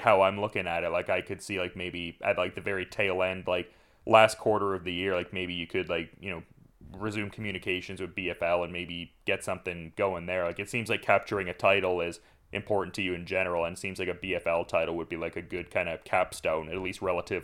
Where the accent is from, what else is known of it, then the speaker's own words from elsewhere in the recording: Oshawa, Ontario, Canada; obviously, for me, Oshawa is my hometown, so it's cool to see that there's a show like that.